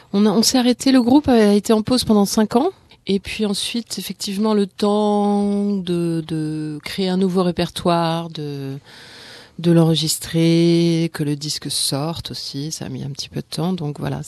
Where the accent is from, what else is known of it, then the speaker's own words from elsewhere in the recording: Centre-Val de Loire, France; now in Paris, France; Je suis donc du Berry. Je suis une fille de la campagne. Et en fait, moi, je suis arrivée à Paris en fait pour faire des études de cinéma technique.